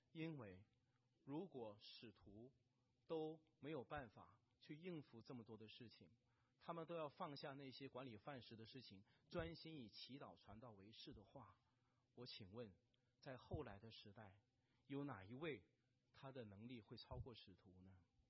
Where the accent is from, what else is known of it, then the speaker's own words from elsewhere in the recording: China; 我们中国人很大，中国太大了，中国有北方人有南方人